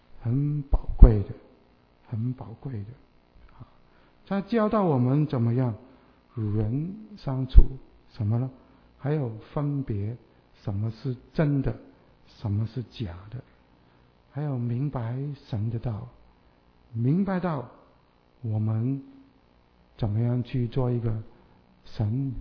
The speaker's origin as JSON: {"language": "Chinese", "region": "Guangdong", "country": "China", "said": "我们广东人的烧肉哈"}